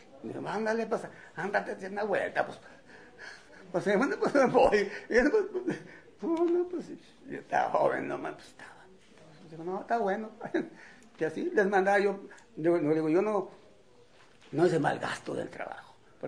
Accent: Matehuala, San Luis Potosí, Mexico; now in Monterrey, Mexico; Yo aquí siempre vivo en Monterrey, siempre he vivido aquí, desde que me vine de Matehuala.

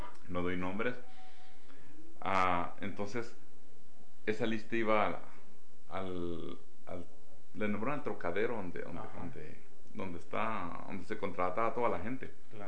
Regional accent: Estación Consuelo, Chihuahua, Mexico; nos fuimos de Chihuahua a un rancho que se llama Estación Consuelo, rumbo a Meoqui, cerquita de Meoqui. Está un pueblito que se llama Estación Consuelo. Entonces ahí fui a entrar a la escuela.

